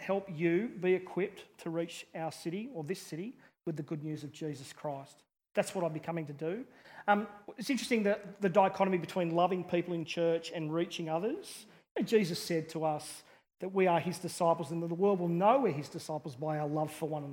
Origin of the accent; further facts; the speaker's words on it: Parramatta, New South Wales, Australia; I grew up in Sydney in the western suburbs, a place called Parramatta, and I left school early to start an apprenticeship as a butcher